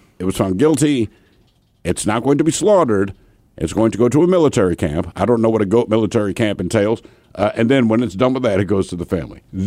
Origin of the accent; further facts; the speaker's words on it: Bronx, New York, United States; The Bronx, like, I'm from the Bronx, F you!